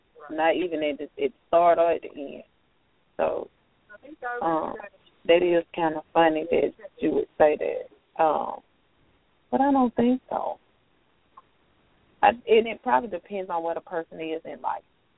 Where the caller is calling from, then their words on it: Atlanta, Georgia, United States; I'm calling from Atlanta.